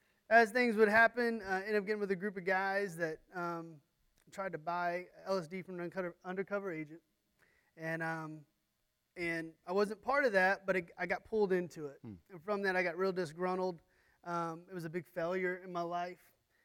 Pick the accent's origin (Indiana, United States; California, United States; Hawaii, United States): Indiana, United States; Evansville; I'm from Evansville, Indiana.